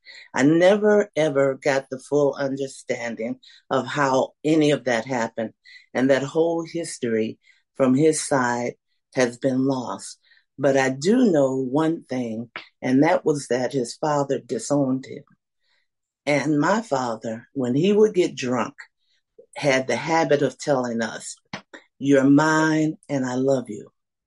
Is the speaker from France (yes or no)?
no; Bessemer, Alabama, United States; born there; now in Birmingham, United States; But I was born in Bessemer, Alabama. And you may say, where the is Bessemer, Alabama? Well, it is southwest of Birmingham. And actually, I'm in Birmingham right now.